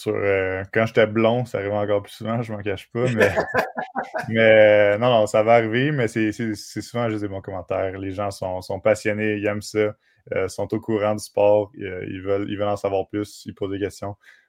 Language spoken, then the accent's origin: French; Montreal, Quebec, Canada; Ben, je viens de Montréal, je m'en cache pas. J'adore Montréal comme ville également